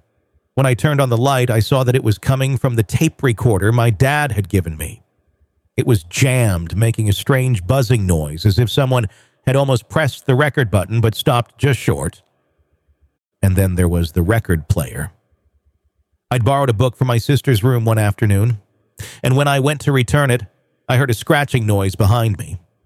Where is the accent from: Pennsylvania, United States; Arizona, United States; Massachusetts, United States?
Massachusetts, United States; Boston; born or raised there